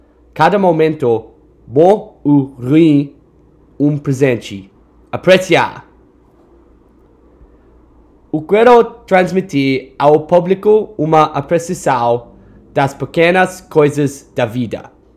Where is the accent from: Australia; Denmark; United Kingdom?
Australia; Sydney, New South Wales; now in New Haven, United States; I'm studying economics at Yale. I'm from Sydney, Australia, but live in New Haven.